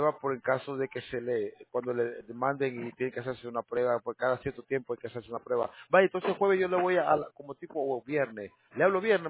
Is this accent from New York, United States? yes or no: yes; New York, United States; Sí, yo crecí ahí en Long Island.